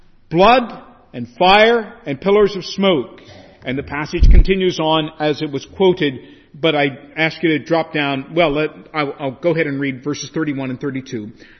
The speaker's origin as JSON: {"language": "English", "country": "United States", "accent": "American", "said": "so I've had to learn that my American accent in pronouncing English, I have to spread those things out."}